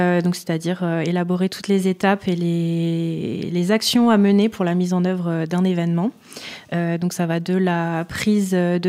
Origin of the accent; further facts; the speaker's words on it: Grand Est, France; now in Lyon, France; j'ai 29 ans, je viens du Grand Est et je vis à Lyon depuis 7 ans.